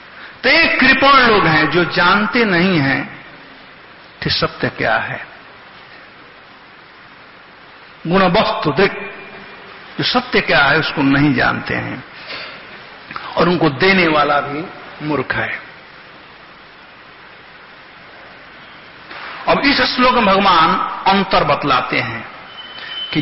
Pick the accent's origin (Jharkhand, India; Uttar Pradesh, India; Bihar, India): Bihar, India; हमारे यहां बिहार में कहावत है, जो रोगिया मांगेला वह बैदा बतावेला है।